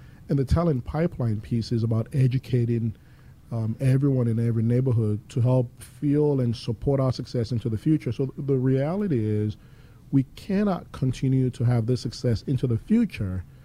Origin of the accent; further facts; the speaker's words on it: Lagos, Nigeria; now in United States; It was always my dream to go to college in America, growing up in Lagos, Nigeria.